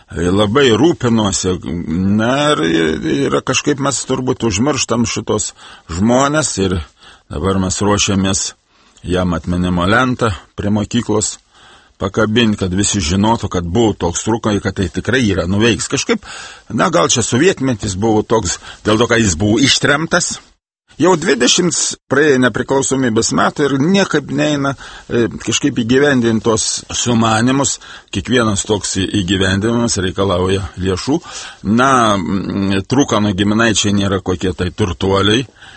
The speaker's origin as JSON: {"language": "Lithuanian", "region": "Samogitia", "country": "Lithuania", "said": "Aš esu žemaitis, bet aš esu pirmiausiai lietuvis."}